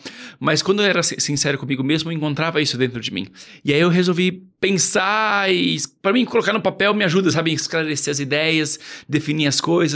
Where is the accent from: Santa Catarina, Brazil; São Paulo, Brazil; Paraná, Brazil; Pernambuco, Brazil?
São Paulo, Brazil; moved away as an adult; now in Rome, Italy; Eu nasci e cresci aqui em São Paulo, agora sou, fazem 13 anos, eu e minha esposa somos missionários em Roma, na Itália.